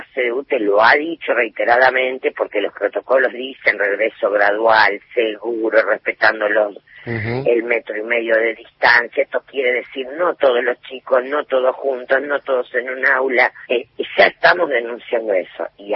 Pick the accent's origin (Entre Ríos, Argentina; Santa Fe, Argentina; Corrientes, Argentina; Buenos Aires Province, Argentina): Santa Fe, Argentina; como está pasando en la provincia de Buenos Aires o en Santa Fe, yo soy santafesina